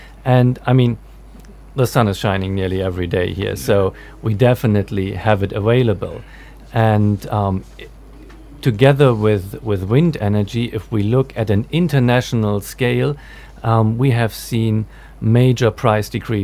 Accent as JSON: {"language": "English", "country": "Germany", "said": "I'm from Germany."}